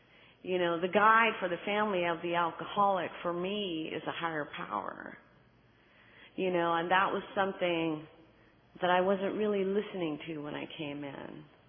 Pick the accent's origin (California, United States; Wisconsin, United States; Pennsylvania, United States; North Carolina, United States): California, United States; San Jose; I am from San Jose, California. Just hop and a jump over.